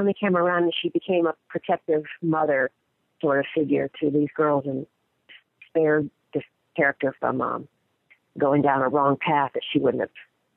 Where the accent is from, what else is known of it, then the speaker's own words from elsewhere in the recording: Florida, United States; And I'm from Florida, so that's not quite as deep south as Miss Deep South was